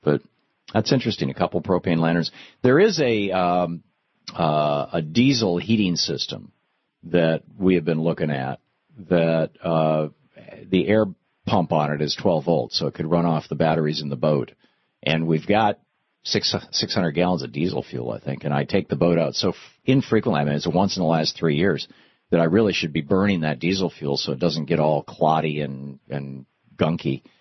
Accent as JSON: {"language": "English", "region": "Michigan", "country": "United States", "tie": "born or raised there", "said": "you know, I grew up in Michigan, and sometimes in the winter the car would get stuck"}